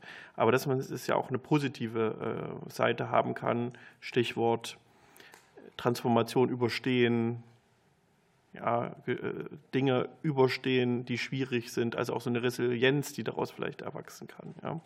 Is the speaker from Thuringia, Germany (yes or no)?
yes; Thuringia, Germany; wir kommen aus Thüringen